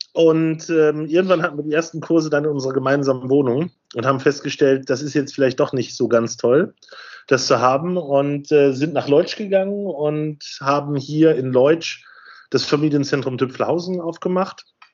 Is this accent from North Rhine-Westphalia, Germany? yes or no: yes; North Rhine-Westphalia, Germany; Also ich komme ja persönlich aus dem Rheinland, beziehungsweise aus dem Ruhrgebiet, was ja alles ineinander übergeht. Man hört es dann ganz schnell